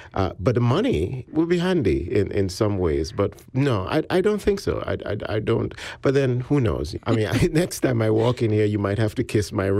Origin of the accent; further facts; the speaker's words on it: Jamaica; also born or lived in Ghana / United States / Canada; I was born in Ghana, in Africa, I grew up in Jamaica, I've lived in the U.S., and I've lived in Canada.